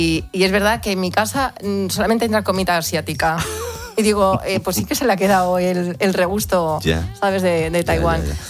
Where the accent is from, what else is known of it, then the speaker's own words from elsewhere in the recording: Spain; ¿Cómo somos los pero españoles? Bueno.